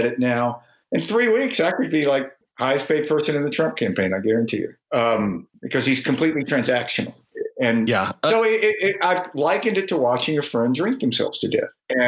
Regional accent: Mississippi, United States; You know, George Wallace, I'm from Mississippi.

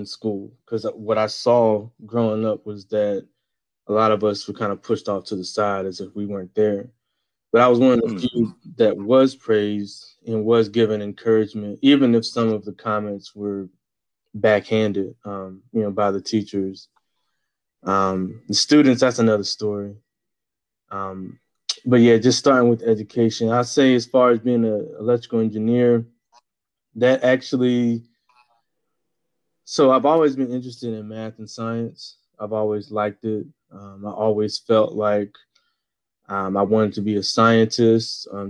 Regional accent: Chesterfield, Virginia, United States; also born or lived in Wilmington, North Carolina; So I'm from Chesterfield, Virginia, and Wilmington, North Carolina. So those are the two main places as far as, you know, the elementary, middle school, and high school education.

